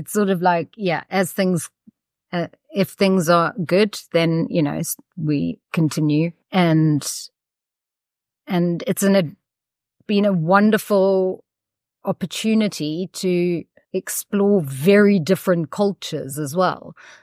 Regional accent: Eastern Cape, South Africa; moved away; So very much a South African native. Haven't lived there for a long time, though. But I grew up in the Eastern Cape. My parents are still there, and they farm, and literally in the middle of nowhere.

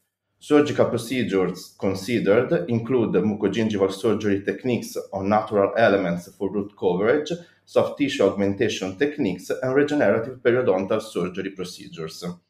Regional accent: Ancona, Marche, Italy; English is a second language; now in Bologna, Italy; I'm 29 years old and I'm from Ancona. I moved to Bologna back in 2014 to study dentistry.

